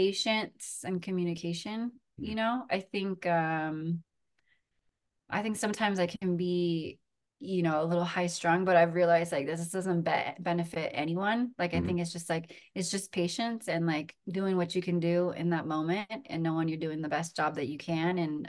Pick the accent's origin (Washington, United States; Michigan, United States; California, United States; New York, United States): California, United States; Sacramento; And in my hometown of Sacramento, there was like a big hip hop and like b-boy scene that I was a part of.